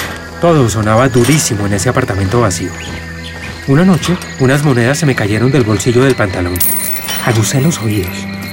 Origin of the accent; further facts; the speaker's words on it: Bogotá, Bogotá D.C., Colombia; born there; Nací en Bogotá en 1964, pero me parece que nací antes